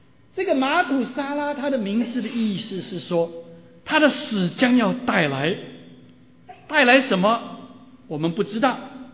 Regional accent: China; 我们中国人有的时候祝福人家生日的时候会讲福如什么寿比。

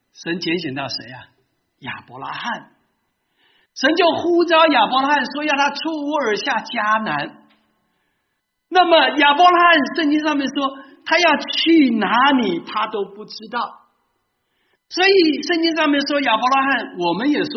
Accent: China; now in Seattle, United States; 我们在西雅图我们有很多鲑鱼嘛 salmons， 那么鲑鱼跟我们中国人讲鲤鱼要龙门

